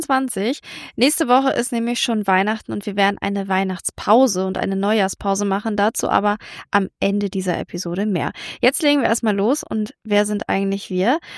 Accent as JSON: {"language": "German", "town": "Hanover", "region": "Lower Saxony", "country": "Germany", "said": "Ich komme aus Hannover. Hier wird angeblich sehr reines Hochdeutsch gesprochen und deswegen kann ich leider kein Dialekt."}